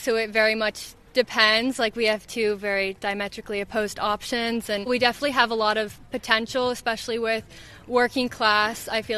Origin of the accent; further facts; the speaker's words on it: Cincinnati, Ohio, United States; I'm from Cincinnati, Ohio.